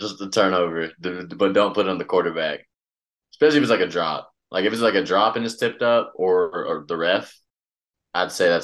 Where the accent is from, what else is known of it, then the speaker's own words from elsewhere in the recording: Georgia, United States; I mean, just as a kid, Georgia wasn't, at least when I was in elementary, middle school, Georgia really wasn't great.